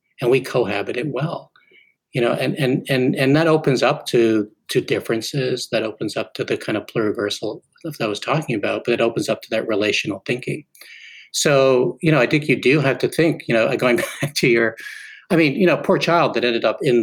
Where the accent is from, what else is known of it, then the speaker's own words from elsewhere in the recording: Montreal, Quebec, Canada; I grew up in Montreal and my parents put us in a Volkswagen camper. We drove across the country and we ended up in Vancouver.